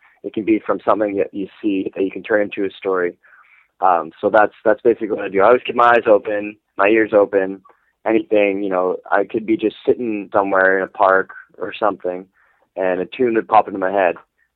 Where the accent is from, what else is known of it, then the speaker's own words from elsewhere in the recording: Canada; I'm Canadian.